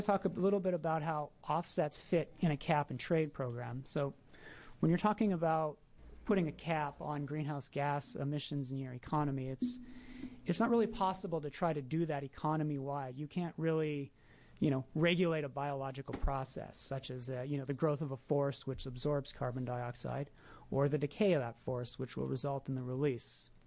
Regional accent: Canada; I'm Canadian

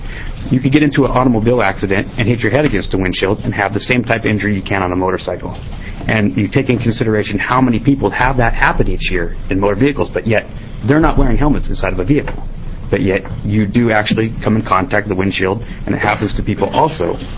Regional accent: Albany, Oregon, United States; I'm from Albany, Oregon.

